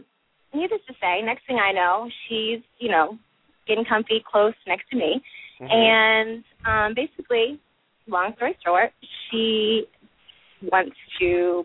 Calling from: Pennsylvania, United States; Pennsylvania.

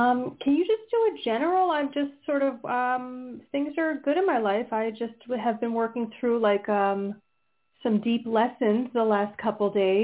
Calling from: New Jersey, United States; Hi, New Jersey.

